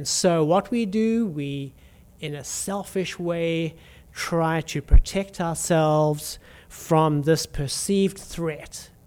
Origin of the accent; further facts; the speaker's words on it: South Africa; also born or lived in Zambia / Malawi / Zimbabwe; I received a lot of preferential treatment as a white person growing up in South Africa.